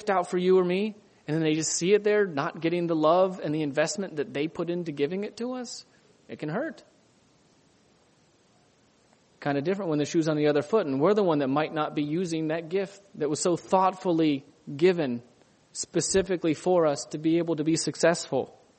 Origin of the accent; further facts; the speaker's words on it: Ohio, United States; I grew up in Ohio and we had chickens.